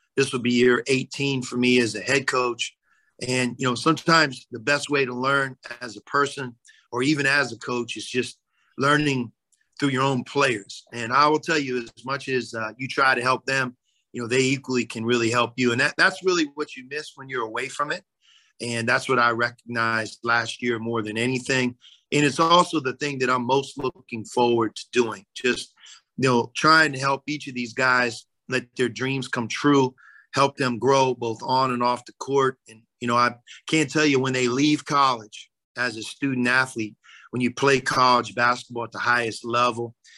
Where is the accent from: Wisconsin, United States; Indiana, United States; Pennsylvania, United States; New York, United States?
Pennsylvania, United States; Pittsburgh; Born and raised in Pittsburgh, went to Pitt.